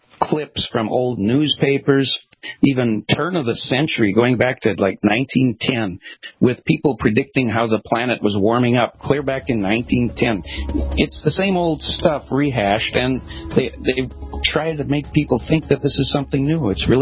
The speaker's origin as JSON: {"language": "English", "region": "Minnesota", "country": "United States", "tie": "born or raised there", "said": "I grew up in Minnesota. It was 100 degrees every summer in Minnesota."}